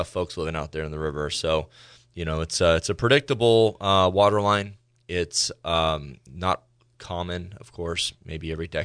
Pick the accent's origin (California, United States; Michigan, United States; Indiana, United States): California, United States; Forestville; also born or lived in San Jose; I grew up in Forestville area.